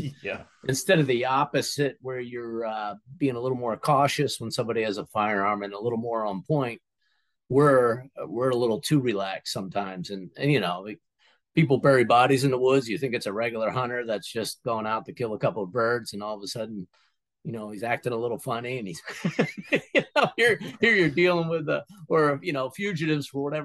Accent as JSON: {"language": "English", "region": "Pennsylvania", "country": "United States", "tie": "born or raised there", "moved": "as an adult", "lives_now": "Maine, United States", "said": "I was raised in Pennsylvania, went to Maine when I was 19, went to college"}